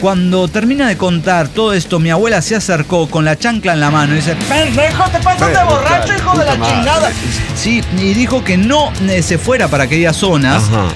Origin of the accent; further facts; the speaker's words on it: Esquel, Chubut, Argentina; cuando vivía en mi ciudad natal, Esquel, en la provincia del Chubut